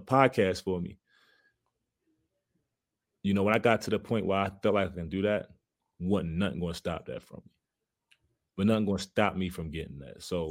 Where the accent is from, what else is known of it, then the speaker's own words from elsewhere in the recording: Baltimore, Maryland, United States; Like, we come from Baltimore, where we see that all the time.